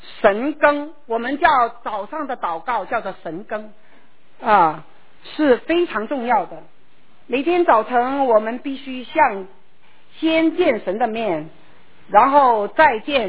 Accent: Guangdong, China; 我们广东人的倾诉就是倾诉

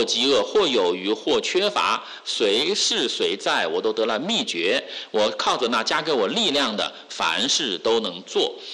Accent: China; 你像我小时候啊，小时候在中国大陆，那个资源非常非常紧张啊

